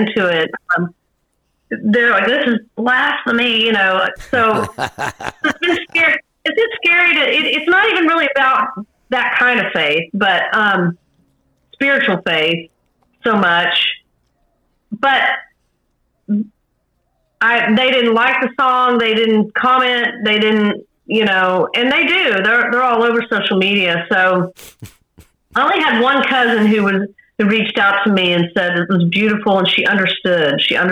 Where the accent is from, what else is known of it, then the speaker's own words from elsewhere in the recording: Plano, Texas, United States; also born or lived in Georgia / Dallas; I was born in Georgia, but immediately moved to Dallas, you know, as a young child. Maybe I was 3. And then I grew up in Plano, Texas, which is just north of Dallas.